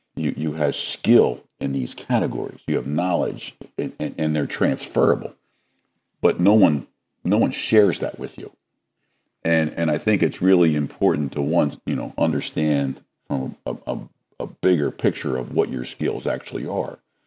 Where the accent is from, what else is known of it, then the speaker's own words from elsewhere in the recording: Bridgeport, Pennsylvania, United States; now in Lancaster, United States; I grew up outside of Philadelphia, a little town called Bridgeport, outside of Philly. The landmark there now is the King of Prussia Mall.